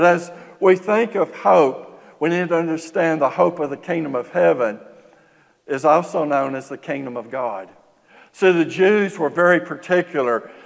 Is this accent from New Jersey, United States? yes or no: no; Texas, United States; And I'm from Trinity County, so I can say that. And SFA and Lufkin, so yeah, I'm a mutt